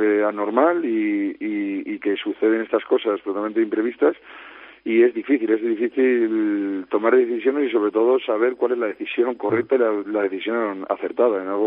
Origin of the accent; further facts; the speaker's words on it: Madrid, Community of Madrid, Spain; yo por suerte soy de Madrid